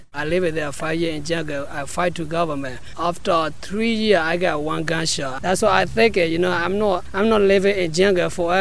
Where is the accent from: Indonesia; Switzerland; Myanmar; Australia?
Myanmar; now in Chapel Hill, United States; I'm from Burma.